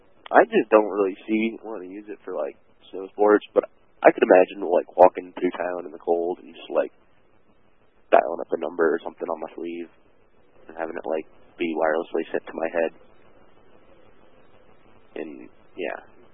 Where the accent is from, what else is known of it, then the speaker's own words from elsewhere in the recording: Washington, United States; I grew up in America watching Vancouver TV stations because it was the closest city. I lived in like an American suburb of a Canadian city.